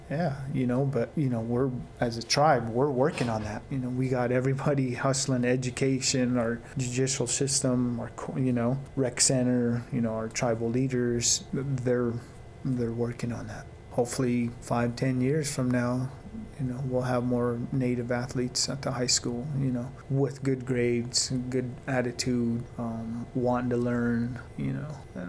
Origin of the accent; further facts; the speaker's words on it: Towaoc, Colorado, United States; I know I'm from Toyoak, but hey, you know, I'm just like you.